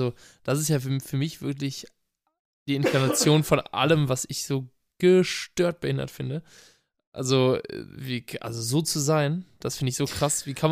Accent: Cologne, North Rhine-Westphalia, Germany

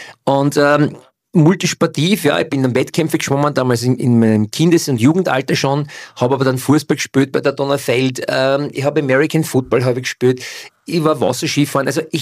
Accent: Vienna, Austria; Oder zu Hause in Floridsdorf, wo ich aufgewachsen bin

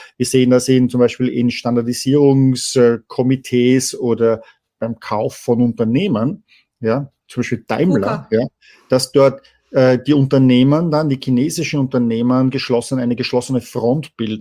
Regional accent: Vienna, Austria; Ja, gerade als Wiener weiß ich das.

